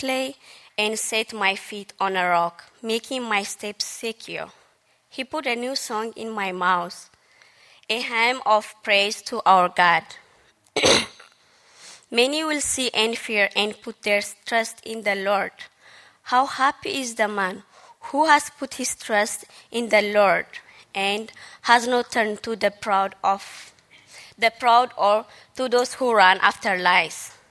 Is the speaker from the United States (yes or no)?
no; Ethiopia; English is a second language; moved away as an adult; now in Canada; I'm from Ethiopia. And I'm married to this handsome guy. So it's been 2 years since I came to Canada, so I'm kind of new.